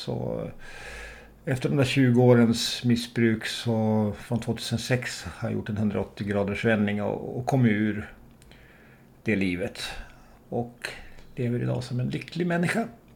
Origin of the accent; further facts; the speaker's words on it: Västerås, Västmanland County, Sweden; Ja, jag är från Västerås och jag hamnade i tidig ålder lite snett.